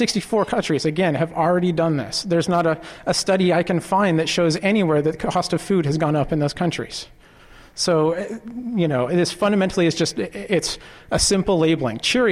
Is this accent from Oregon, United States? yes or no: yes; Portland, Oregon, United States; I'm from up in Portland, but I'm definitely a proud Oregonian for quite a few years now. I am transplanted from the Northwest, so I grew up son of a cheesemaker in the Northwest, so I'm Northwest proud for sure.